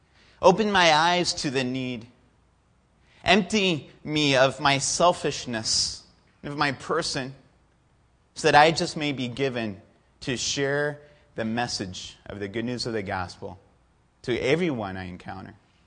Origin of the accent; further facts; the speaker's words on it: Mexico; And because I grew up in Mexico, I love Mexican food.